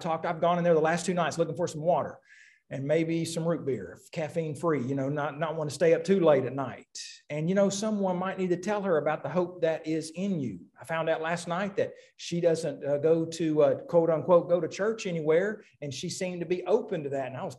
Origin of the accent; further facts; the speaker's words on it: Oklahoma, United States; I grew up in Oklahoma, so that was the closest team to us, I suppose.